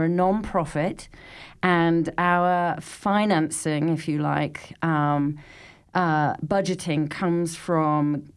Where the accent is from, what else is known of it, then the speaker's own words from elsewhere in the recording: United Kingdom; now in Fort Collins, United States; I'm not from Texas either, believe it or not. I am a true Brit and very proud of it.